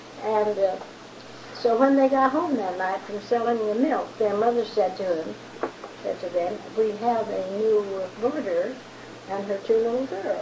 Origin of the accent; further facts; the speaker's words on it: Longmont, Colorado, United States; born there; Well, I was born in Longmont, Colorado in 1881.